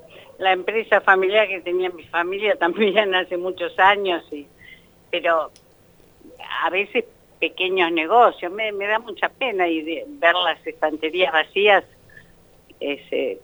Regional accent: Chivilcoy, Buenos Aires Province, Argentina; now in La Plata, Argentina; Yo hace 30 años que estoy en La Plata y es una casa, vine a estudiar de Chivilcoy

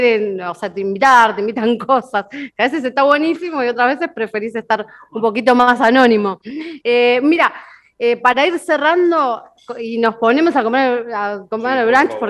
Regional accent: Rosario, Santa Fe, Argentina; now in La Plata, Argentina; Yo soy rosarina, digamos, hace un montón de años que vivo acá.

